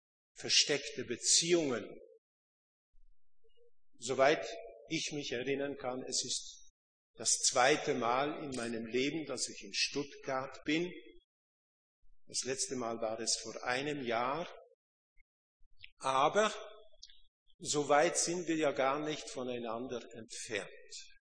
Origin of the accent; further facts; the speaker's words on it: Hungary; Sie als eigentlich gebürtige französische Schweizerin und ich als Ungar.